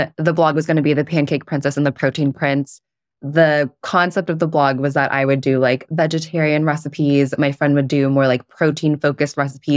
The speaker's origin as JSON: {"language": "English", "town": "San Mateo", "region": "California", "country": "United States", "tie": "born or raised there", "lives_now": "Houston, United States", "said": "So I grew up in San Mateo, which is Northern California."}